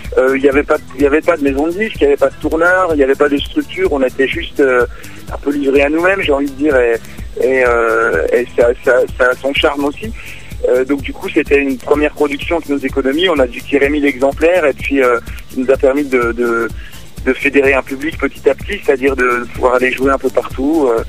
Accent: Besançon, Bourgogne-Franche-Comté, France; also born or lived in Paris; je suis né à Paris, mais j'ai pas vraiment grandi là-bas, donc j'ai gardé beaucoup d'attaches. Mais voilà, j'ai grandi à Besançon, c'est arrivé vers l'âge de 2-3 ans, quoi.

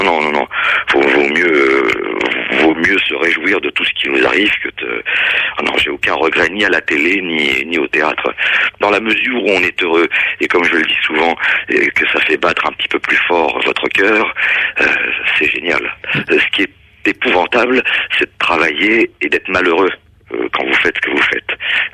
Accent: Meudon-la-Forêt, Île-de-France, France; il y avait une troupe de théâtre du côté de Meudon-la-Forêt, là où j'ai grandi.

